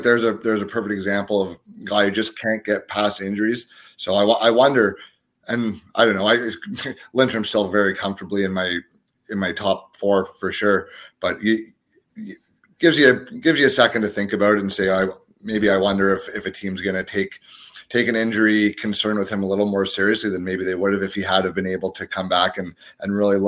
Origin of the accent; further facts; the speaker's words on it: Miramichi, New Brunswick, Canada; born there; I was born in Miramichi, so I got to shout out my New Brunswickers when I get a chance.